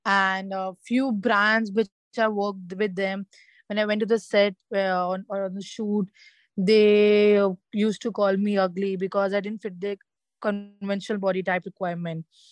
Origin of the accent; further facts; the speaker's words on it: Delhi, India; now in Mumbai, India; I was in Delhi. I'm from Delhi, but I've shifted to Bombay now for work.